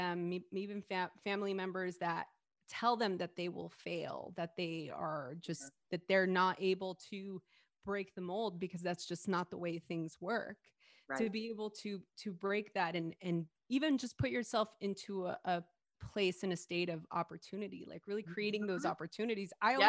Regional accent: Los Angeles, California, United States; nobody wants to know about growing up in East LA.

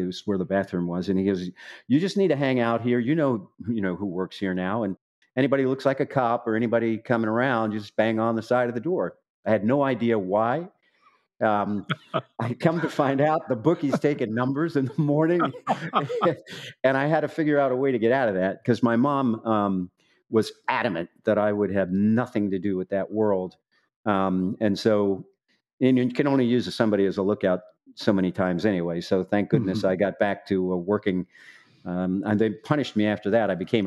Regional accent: Staten Island, New York, United States; We're from Staten Island originally.

